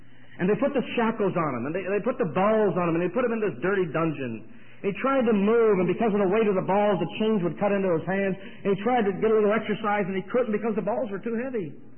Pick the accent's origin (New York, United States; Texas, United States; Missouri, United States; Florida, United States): New York, United States; Rochester